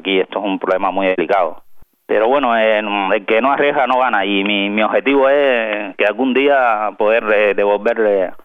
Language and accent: Spanish; Cuba; now in Spain; yo tengo la ventaja de que soy cubano